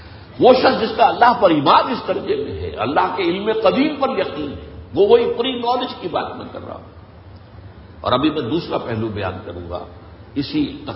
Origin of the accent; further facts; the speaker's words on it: India; born there; میں اگر ہندوستان میں پیدا ہوا تو میرا چوائس تو نہیں تھا،